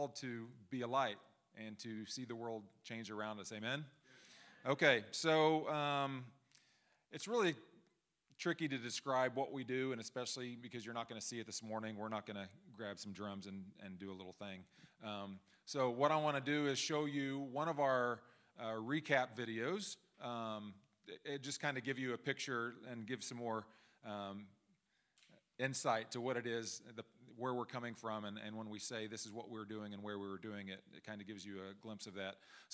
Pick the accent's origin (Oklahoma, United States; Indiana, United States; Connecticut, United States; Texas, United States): Oklahoma, United States; Tulsa; also born or lived in California; We moved from California to Tulsa, Oklahoma, which is a lot closer to here than it was from the West Coast. Tulsa is also where I grew up, so we're back around my family, which is wonderful.